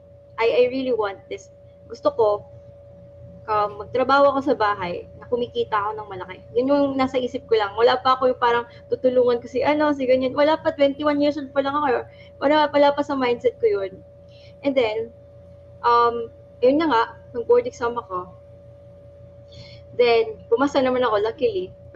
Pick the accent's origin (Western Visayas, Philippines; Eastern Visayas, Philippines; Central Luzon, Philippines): Eastern Visayas, Philippines; Tacloban; now in Taguig, Philippines; Right now I'm from Tacloban. Right now I'm currently living in BGC.